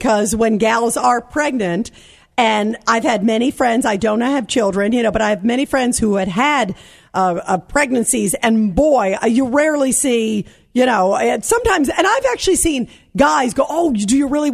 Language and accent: English; New York, United States; See, thank God I'm a New Yorker.